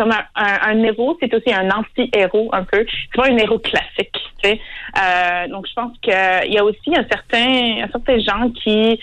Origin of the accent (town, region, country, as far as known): Welland, Ontario, Canada; born or raised there; moved away